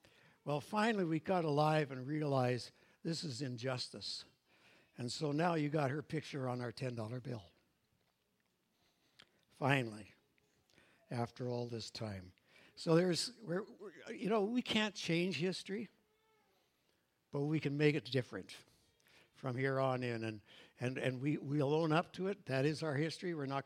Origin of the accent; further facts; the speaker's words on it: Canada; There are benefits of being a Canadian.